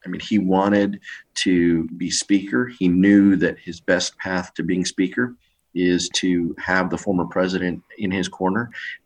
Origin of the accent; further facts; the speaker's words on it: California, United States; Look, guys, I'm from the Inland Empire, and people are working harder.